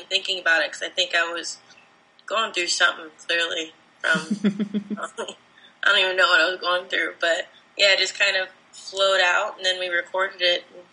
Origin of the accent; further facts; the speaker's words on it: Burbank, California, United States; Like, I'm from Burbank, California, so, like, my dad is a screenwriter